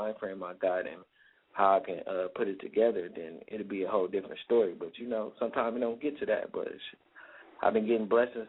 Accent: Compton, California, United States; Oh, I'm from Compton, California. You know, if you come to California, I'm in a little small city in between Los Angeles and Carson, you know.

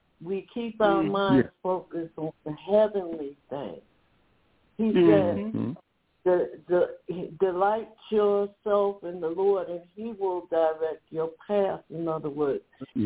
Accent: New York City, New York, United States; I was listening to your testimony, and I'm a New Yorker.

